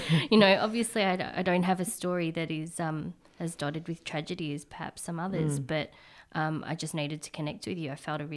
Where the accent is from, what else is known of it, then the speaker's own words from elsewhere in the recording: Australia; people will say, where are you from? And I'll say, from Australia. I'm Australian.